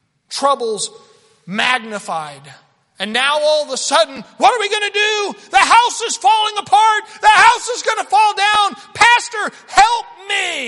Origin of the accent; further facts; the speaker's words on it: Kansas, United States; also born or lived in Oklahoma; I grew up in Kansas, and we loved gardening. And I went to Oklahoma, and I thought I'm going to have a garden.